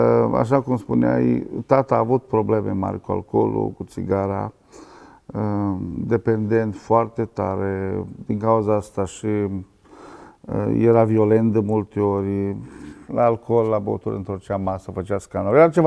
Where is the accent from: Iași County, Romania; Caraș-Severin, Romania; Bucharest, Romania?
Caraș-Severin, Romania; Glimboca; Am crescut la Glimboca. Tata de origine este moldovean.